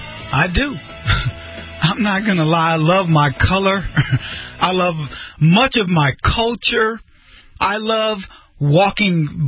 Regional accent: United States; I love being American. I love being black and American, but I love being American most of all.

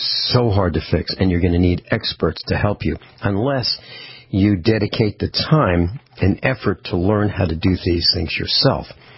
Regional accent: United States; That'd be somebody like us, even though I'm Italian, a heritage. I'm an American, but I was born here of American parents. But, you know, the heritage goes back to Italy.

